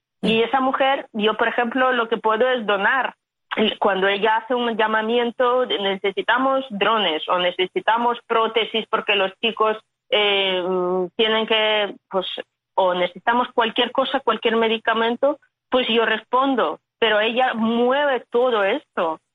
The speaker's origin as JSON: {"language": "Spanish", "town": "Chernobyl", "region": "Kyiv Oblast", "country": "Ukraine", "said": "Yo soy de Chernóbil, sí, mi hermana menor estuvo en Cuba."}